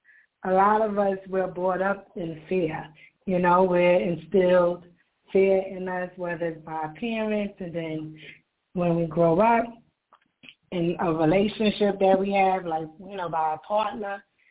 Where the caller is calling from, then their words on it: Bronx, New York, United States; I'm calling from Bronx, New York.